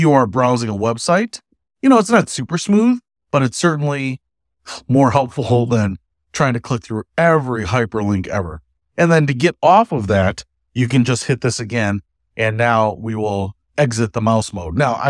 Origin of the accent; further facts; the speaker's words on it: Detroit, Michigan, United States; But I'm obviously from Detroit. So look, there's ABC Detroit, WXYZ.